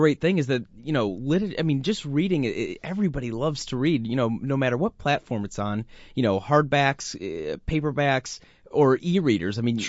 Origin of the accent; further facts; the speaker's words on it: Detroit, Michigan, United States; also born or lived in Los Angeles / Boston; now in Indianapolis, United States; I'm originally from Detroit.